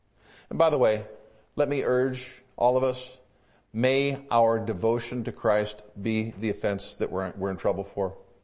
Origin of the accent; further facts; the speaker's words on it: Detroit, Michigan, United States; That's not at all uncommon when I was growing up in the Detroit area.